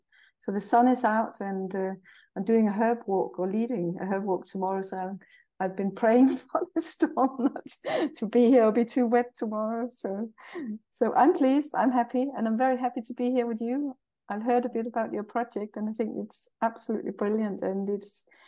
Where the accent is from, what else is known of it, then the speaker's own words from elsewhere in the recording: Jutland, Denmark; I'm Danish, and I come from Jutland in Denmark, and from really sort of countrified. To give you the perspective, my dad came from a place called Stony Place, and my mother came from a place called Turnip.